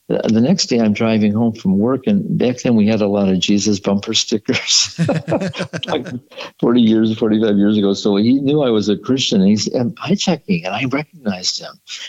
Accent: Detroit, Michigan, United States; So we drove Friday night. We stopped in Kalamazoo. We're from Detroit.

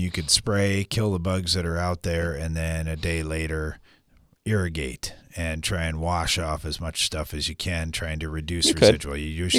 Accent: Texas, United States; I'm from Central Texas.

